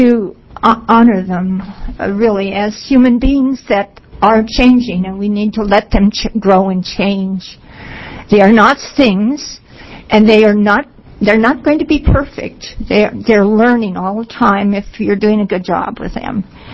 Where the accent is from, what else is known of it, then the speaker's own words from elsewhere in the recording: California, United States; now in Oregon, United States; I'm up from California. I've been in Oregon 10 years.